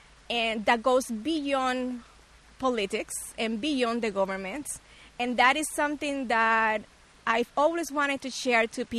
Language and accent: English; Cuba; English is a second language; So, whenever I will say, no, I'm from Cuba, their first question was, how's Fidel Castro?